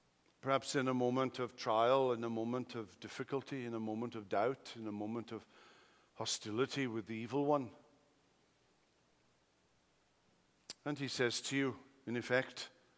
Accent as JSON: {"language": "English", "region": "Wales", "country": "United Kingdom", "tie": "born or raised there", "said": "When I was a teenager, I grew up in Wales on a farm. So I had a love for animals and still do."}